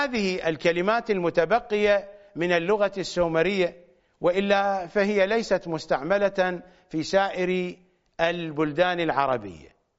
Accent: Iraq; accent: Iraqi; ولكن بلهجتنا العراقية نقول عن الفك فتش

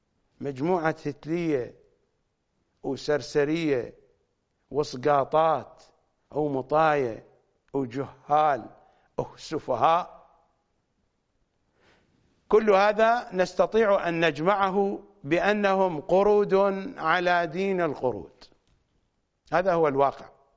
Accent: Iraq; accent: Iraqi; ولكن بلهجتنا العراقية نقول عن الفك فتش

